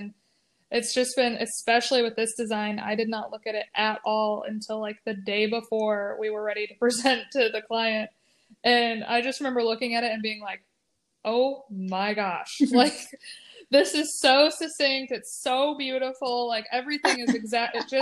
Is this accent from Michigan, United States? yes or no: yes; Michigan, United States; now in Texas, United States; we live in Texas now, but we grew up in just outside of Grand Rapids.